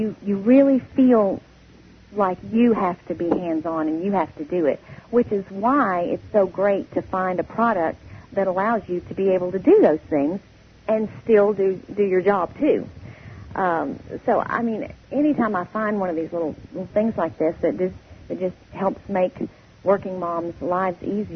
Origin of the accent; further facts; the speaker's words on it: Texas, United States; now in Nashville, United States; I'm originally from Texas. I've lived in Nashville for about 20 years